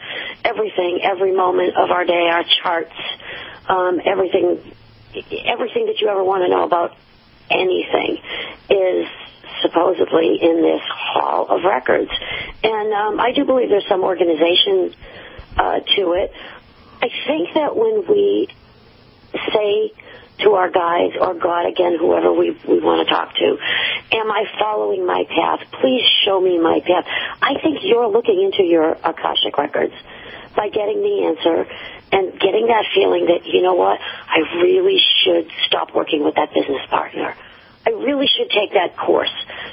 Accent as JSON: {"language": "English", "town": "Revere", "region": "Massachusetts", "country": "United States", "said": "And I don't come from Salem. I come from Revere, which is two towns down."}